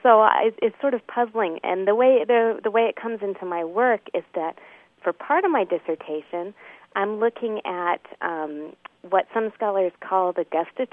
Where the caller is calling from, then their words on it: South Bend, Indiana, United States; I'm calling from South Bend, Indiana, where I'm a graduate student at Notre Dame.